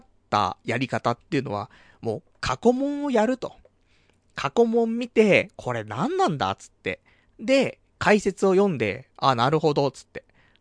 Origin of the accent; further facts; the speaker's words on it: Saitama, Japan; 私もともと出身埼玉ですから、埼玉は大宮ね、